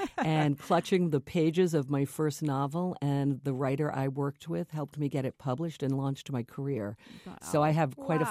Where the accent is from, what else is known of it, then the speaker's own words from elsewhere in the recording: Rhode Island, United States; I grew up in Rhode Island, and summer meant going to the beach